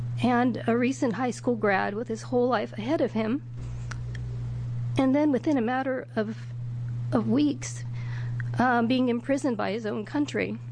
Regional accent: Hood River, Oregon, United States; I, too, experienced many instances of racial prejudice growing up in Hood River that I will not go into today

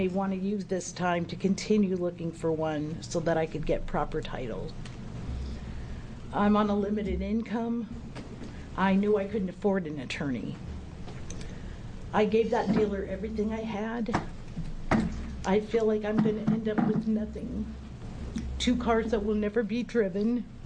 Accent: Oregon, United States; I'm from Lane County. I live in Vida, Oregon, which is east of Eugene.

